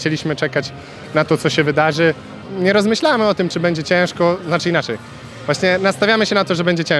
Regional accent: Olsztyn, Warmian-Masurian Voivodeship, Poland; więc ja w Olsztynie zawsze mam liczną grupę kibiców, bo jestem stąd

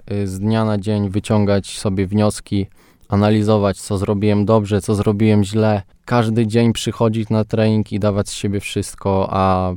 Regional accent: Podlaskie Voivodeship, Poland; To jest moje rodzinne miasto

